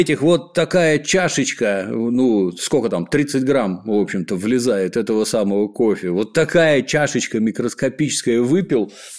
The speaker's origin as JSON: {"language": "Russian", "country": "Russia", "said": "но вроде я из России, я не сильно мерзну"}